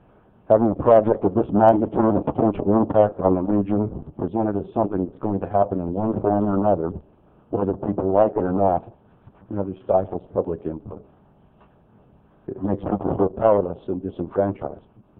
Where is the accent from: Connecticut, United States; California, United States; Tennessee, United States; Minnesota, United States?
California, United States; Patterson; now in Modesto, United States; I currently live in Modesto, but I was born and raised in Patterson and have spent 30 years of my professional life serving the interests of irrigated agriculture on the west side.